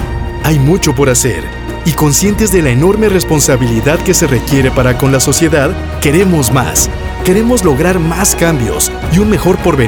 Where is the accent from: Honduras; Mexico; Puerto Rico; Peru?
Mexico; de México.